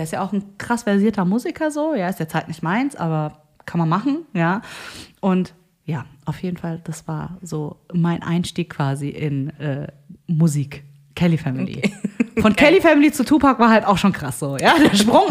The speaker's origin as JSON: {"language": "German", "country": "South Korea", "said": "Und ja, ich komme aus Korea. Ja, als ich in der Grundschule war, habe ich auch K-Pop gehört, wenn ich in Korea war."}